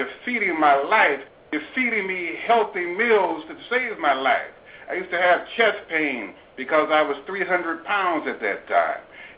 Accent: Detroit, Michigan, United States; Well, we're originally from Detroit, Michigan.

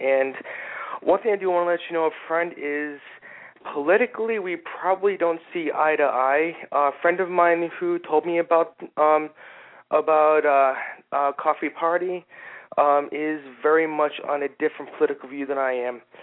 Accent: Rhode Island, United States; I'm from Rhode Island. Well, Rhode Island, Massachusetts.

